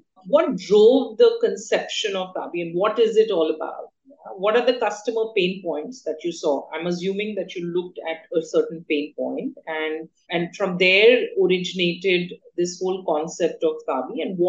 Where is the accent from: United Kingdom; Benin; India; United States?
India; now in outside India; I'm from India, and having operated for so long outside India